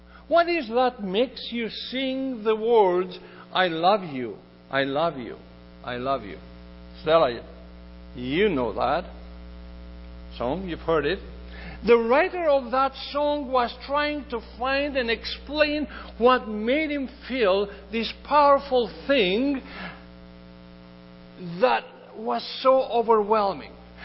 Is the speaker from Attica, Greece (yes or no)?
yes; Athens, Attica, Greece; While I was growing up in Athens, Greece, I would almost hear daily